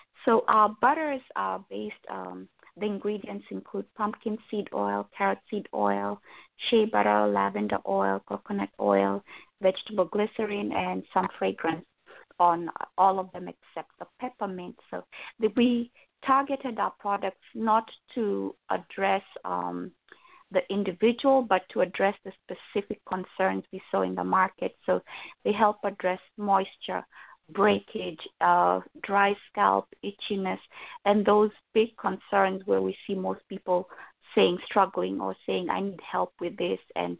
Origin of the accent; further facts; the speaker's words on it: Kenya; I'll just share again a little background. I'm from Kenya